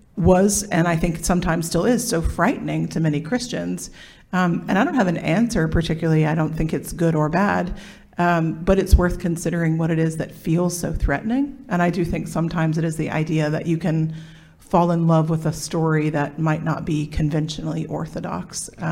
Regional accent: the South, United States; I grew up in the Evangelical South.

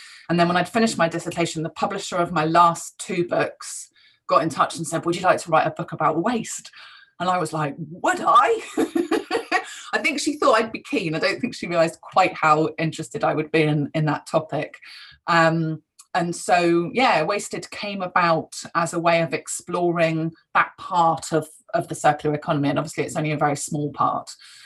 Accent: South West England, United Kingdom; I grew up in Cornwall, out on boats, up on the moor, on the beach.

